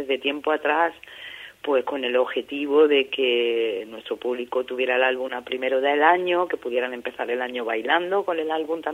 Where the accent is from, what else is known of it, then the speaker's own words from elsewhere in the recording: Granada, Andalusia, Spain; moved away; also born or lived in Madrid; me fui de Granada hace 25 años, llegué a un Madrid que empezaba, ¿no?, a explotar en multiculturalidad